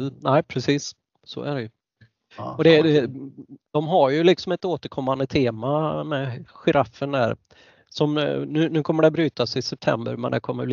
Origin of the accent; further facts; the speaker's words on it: Borås, Västra Götaland County, Sweden; Jag är ju från Boråstrakten från början, så att jag stannade ju till där emellanåt